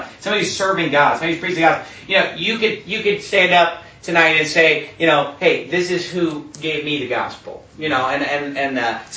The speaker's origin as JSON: {"language": "English", "town": "Phoenix", "region": "Arizona", "country": "United States", "said": "You know, I'm from Phoenix, okay? And in Phoenix, where I live, there are a lot of good churches."}